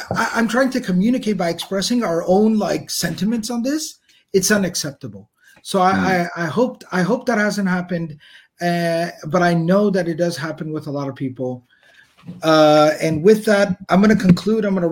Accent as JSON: {"language": "English", "region": "Texas", "country": "United States", "said": "I would just remind that teacher then that I'm a Texan."}